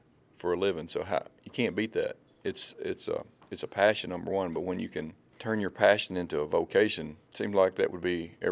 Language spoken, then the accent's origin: English; Arkansas, United States; moved away; Redneck from Arkansas comes from there to here running dogs.